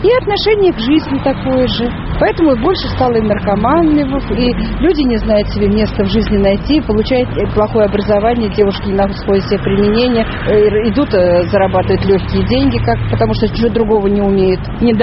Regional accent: Saint Petersburg, Russia; born there; я родилась в Петербурге

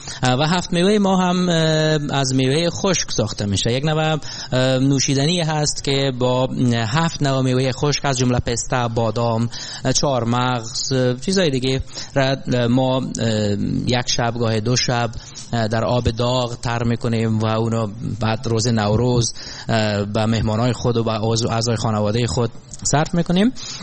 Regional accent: Kunduz, Afghanistan; من رو برد به شهرستان یا شهری که من در اون به دنیا آمدیم و زندگی کردیم. اسم شهر است قندوز در شمال افغانستان

